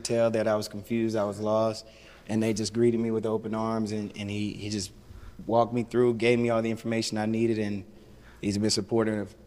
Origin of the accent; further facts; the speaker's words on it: Columbus, Georgia, United States; I'm originally from Columbus, Georgia.